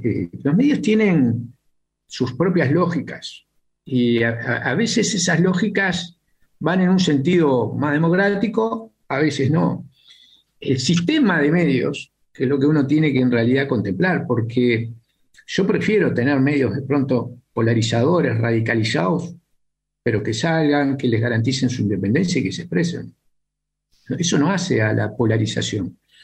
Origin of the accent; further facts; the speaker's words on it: Uruguay; Acá voy a hablar como uruguayo